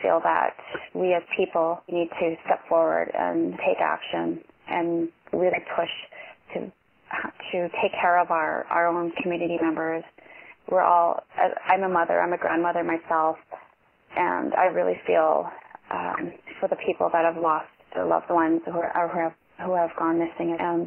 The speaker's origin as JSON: {"language": "English", "town": "Edmonton", "region": "Alberta", "country": "Canada", "said": "So just about me, I'm from Edmonton, Alberta, and I've lived here since 1991."}